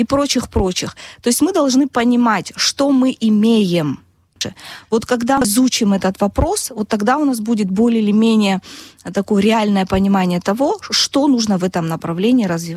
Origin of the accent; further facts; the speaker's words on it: Abkhazia, Georgia; я родом из Восточной Абхазии, из небольшого села